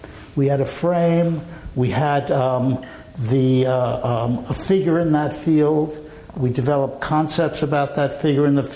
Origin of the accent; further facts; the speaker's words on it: California, United States; After all, we're from California, and if we make a big mistake, we're going to really get chewed on.